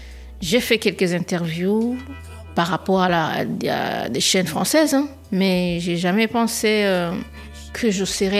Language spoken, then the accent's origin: French; Burundi; Mais déjà, je viens du Burundi, je n'ai pas fait mes études ici.